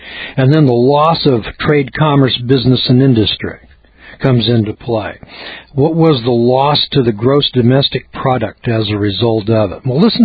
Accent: California, United States; I'm from California, so it wasn't too surprising that like San Francisco, which is expecting the big one

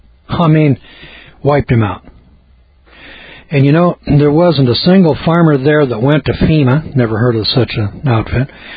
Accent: Loleta, California, United States; Because I'm from Lolita, California, which is in what's known as the Eel River Valley. That is a valley with a river that runs through it.

